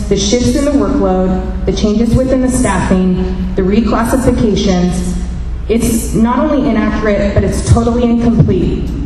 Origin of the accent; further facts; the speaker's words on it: California, United States; I'm a sixth generation Northern California resident. I'm born and raised in Tehama County, and I was very proud to work for Tehama County.